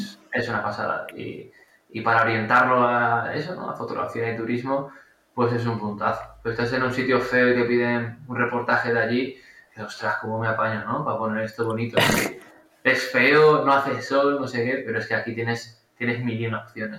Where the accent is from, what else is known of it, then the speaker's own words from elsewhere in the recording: Bilbao, Basque Country, Spain; now in Tenerife, Spain; cursos presenciales que he hecho en mi tierra, en Bilbao, y he hecho aquí en Tenerife